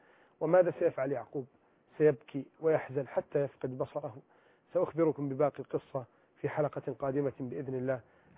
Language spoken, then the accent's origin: Arabic; Egypt